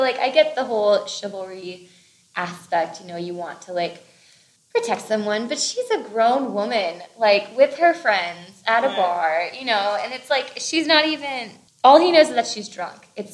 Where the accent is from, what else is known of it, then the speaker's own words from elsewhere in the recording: Virginia, United States; I mean, I'm from the East Coast, too.